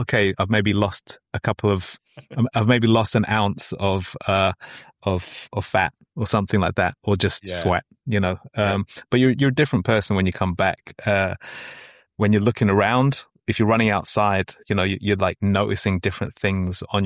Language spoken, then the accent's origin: English; London, United Kingdom; now in Los Angeles, United States; live in LA. This is not a Californian accent, though. You probably could have figured that out. Born and raised in London.